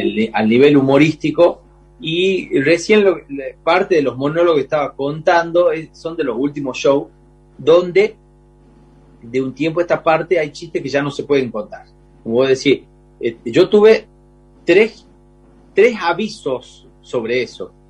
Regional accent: Famaillá, Tucumán, Argentina; yo creo que por ahí viene el humor del apodo en mi pueblo, en Famaillá.

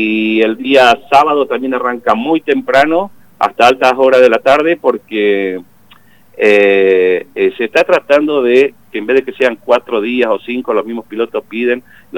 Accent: Zapala, Neuquén, Argentina; la mayoría de todas estas personas que te nombré, 25 somos de Zapala.

